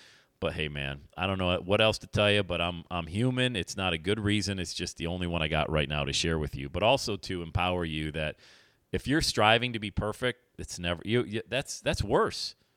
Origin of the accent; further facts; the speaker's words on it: Buffalo, New York, United States; But the Buffalo Bills, where I grew up in the Buffalo area from my whole life